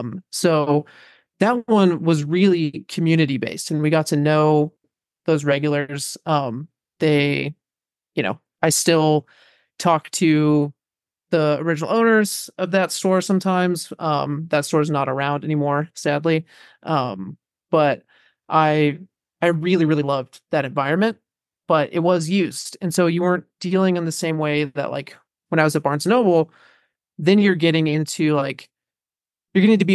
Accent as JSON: {"language": "English", "region": "Oklahoma", "country": "United States", "said": "I worked at a used bookstore in, I'm from Oklahoma, so it was in the Tulsa area."}